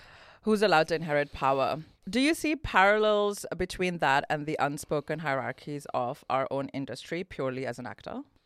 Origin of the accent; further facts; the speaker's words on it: Patiala, Punjab, India; It's located in Patiala, which is my hometown.